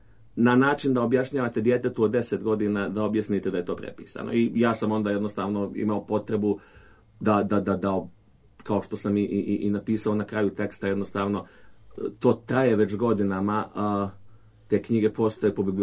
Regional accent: Bosnia & Herzegovina; I ja sam odrastao u Bosni u toku rata

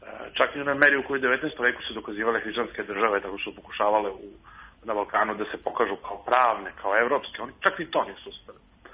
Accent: Serbia; mi smo Srbi

